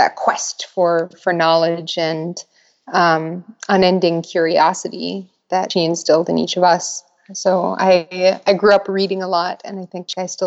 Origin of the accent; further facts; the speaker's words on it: Sioux Falls, South Dakota, United States; I grew up in Sioux Falls. I have a couple of sisters and one younger brother, and my parents and my brother still live in Sioux Falls.